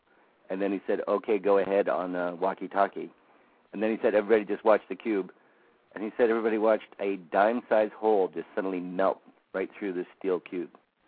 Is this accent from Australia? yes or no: no; Canada; And growing up in Canada, I never, you know, didn't have any experience with it.